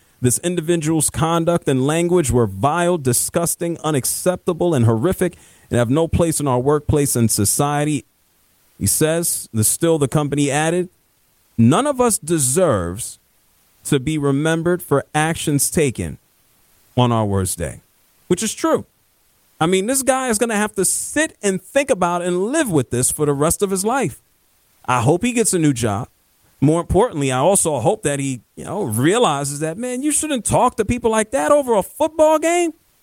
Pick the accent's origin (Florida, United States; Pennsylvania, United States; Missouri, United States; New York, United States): Pennsylvania, United States; Philadelphia; born there; I was born in Philadelphia.